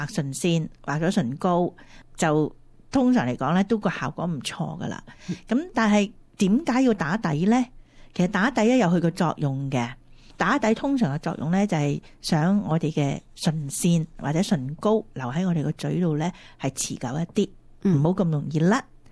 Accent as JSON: {"language": "Cantonese", "country": "China", "said": "通常呢个习惯咧系西人嗰度多，我哋中国人咧就比较少啲"}